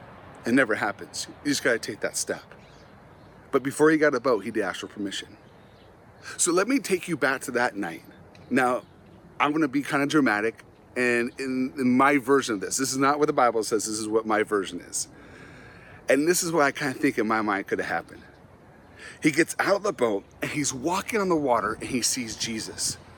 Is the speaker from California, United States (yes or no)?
yes; Lafayette, California, United States; I grew up in Lafayette, California, right by Berkeley.